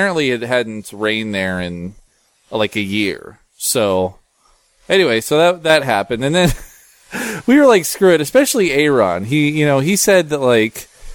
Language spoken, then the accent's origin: English; Seattle, Washington, United States; I'm from Seattle. I'm going to show you how tough I am.